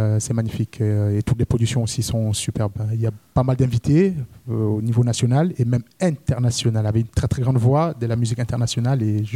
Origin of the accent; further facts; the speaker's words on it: Douala, Littoral, Cameroon; Et je viens des rues de Douala, donc la scène, j'y suis depuis tout petit.